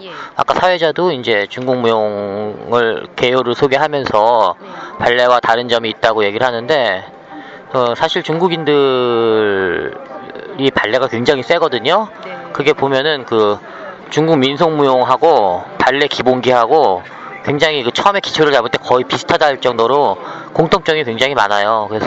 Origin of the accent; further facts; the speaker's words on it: South Korea; 저는 한국인이지만 결국 동양 사람들한테는 공감할 수 있는 정서가 있잖아요.